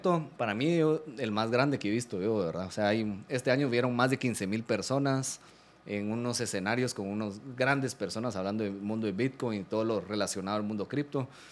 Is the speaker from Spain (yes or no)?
no; Guatemala